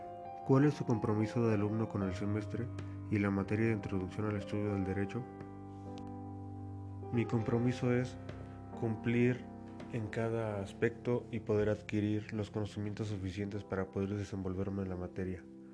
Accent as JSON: {"language": "Spanish", "town": "Atlacomulco", "region": "State of Mexico", "country": "Mexico", "tie": "born there", "said": "tengo 20 años y nací en Atlacomulco, Estado de México. Actualmente sigo viviendo en Atlacomulco con mi familia."}